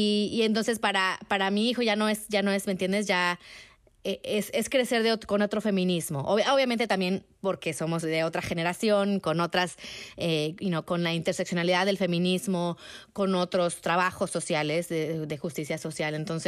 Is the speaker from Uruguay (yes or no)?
no; Mexico; cuando yo crecí con feminismo en México, éramos outliers, éramos afuera